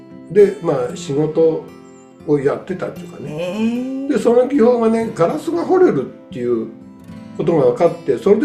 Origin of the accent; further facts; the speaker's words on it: Kanaya, Shizuoka, Japan; 生まれも育ちも、うん、ほとんど金谷です。